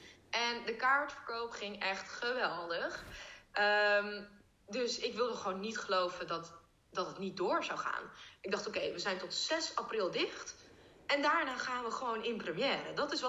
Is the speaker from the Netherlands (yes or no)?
yes; North Brabant, Netherlands; Ik kom helemaal uit Brabant.